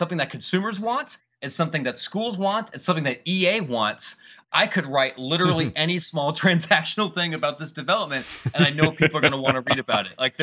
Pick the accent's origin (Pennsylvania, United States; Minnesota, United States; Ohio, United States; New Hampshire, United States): Ohio, United States; Like I grew up in Ohio. I'm not ashamed to admit this.